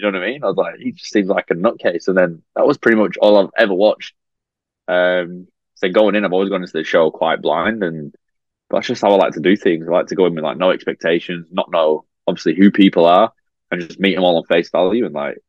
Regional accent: Australia; So I figured, like, I'm coming from Australia.

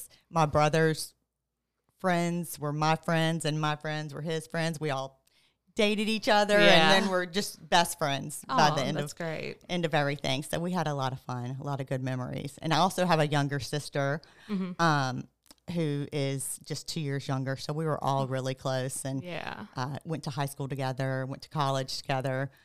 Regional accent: Baton Rouge, Louisiana, United States; So I grew up right here in Baton Rouge, born and raised.

